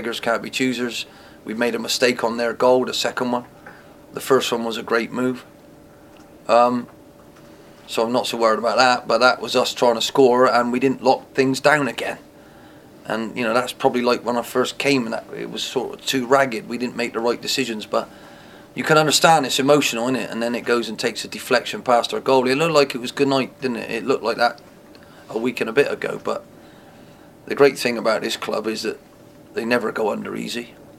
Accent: Bristol, South West England, United Kingdom; He's Italian and I'm from Bristol.

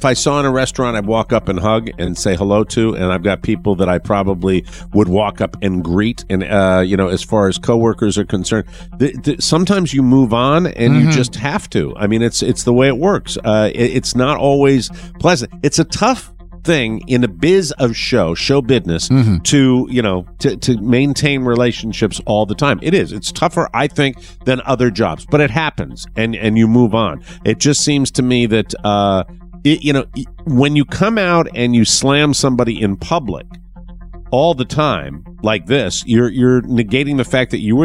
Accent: United States; because I'm an American, I sure am curious.

